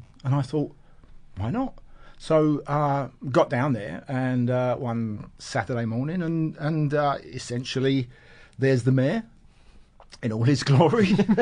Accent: England, United Kingdom; now in Australia; Well, originally English.

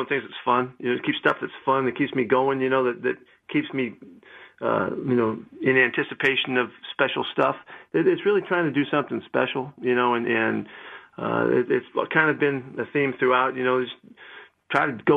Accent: California, United States; I grew up in California watching that game as a little kid

